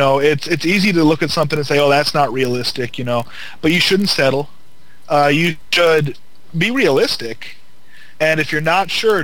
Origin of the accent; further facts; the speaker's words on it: Duluth, Minnesota, United States; I'm one guy from Duluth